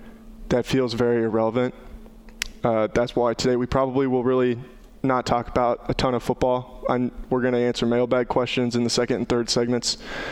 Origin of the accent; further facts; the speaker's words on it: Clarinda, Iowa, United States; I'm from Clarinda, which is 2.5 hours away from Ames.